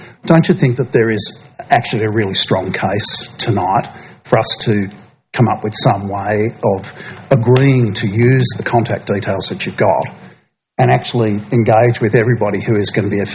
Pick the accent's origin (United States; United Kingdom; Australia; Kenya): Australia; Tinderbox, Tasmania; I'm from Tinderbox.